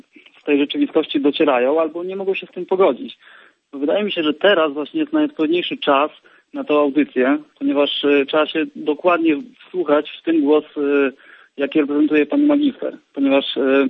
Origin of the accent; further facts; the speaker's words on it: Subcarpathian Voivodeship, Poland; jestem z Podkarpacia.